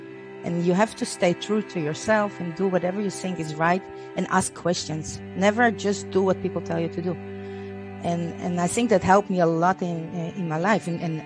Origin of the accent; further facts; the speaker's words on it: Netherlands; now in Israel; I came to Israel from Holland.